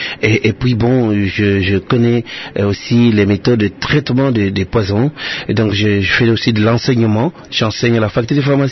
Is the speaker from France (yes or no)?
no; Kangou, Kongo Central, DR Congo; Eh bien, je suis né à Kangou, dans le bas-fleuve